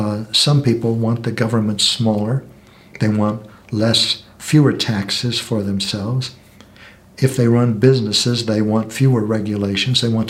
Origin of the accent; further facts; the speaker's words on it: United States; But that's only because I'm American and I know most about this social structure.